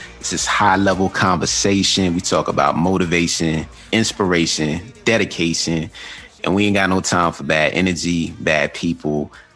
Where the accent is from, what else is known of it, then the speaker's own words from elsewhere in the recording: Queens, New York, United States; like, I grew up in Queens, New York. The period that I grew up in was coined the crack era.